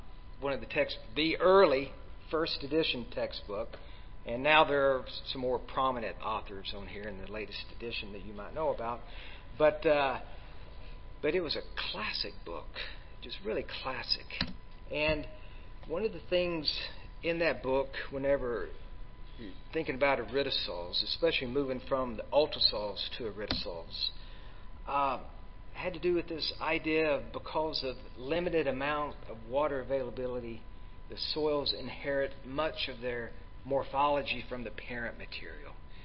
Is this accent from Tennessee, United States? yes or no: yes; Tennessee, United States; Okay, so I grew up in East Tennessee. I went to the University of Tennessee